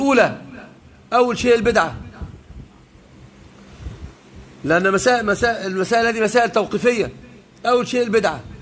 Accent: Upper Egypt, Egypt; انا صعيدي وعم جالي من الصعيد

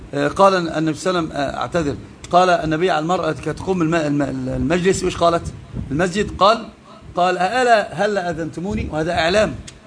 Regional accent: Egypt; أما إذا كان الناعي كما نراه الآن عندنا في مصر مثلا بسيارات المطافي

